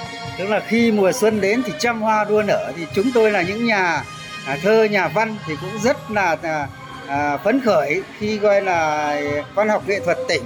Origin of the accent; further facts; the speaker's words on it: Yên Bái, Vietnam; mong các bạn thơ trên cả nước sẽ có dịp về thăm quê hương Yên Bái chúng tôi để xem sự đổi thay của quê hương chúng tôi.